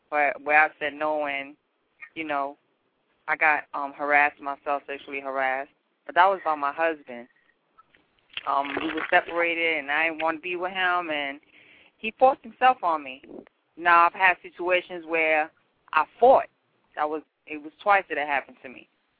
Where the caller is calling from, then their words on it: South Carolina, United States; I'm calling from South Carolina.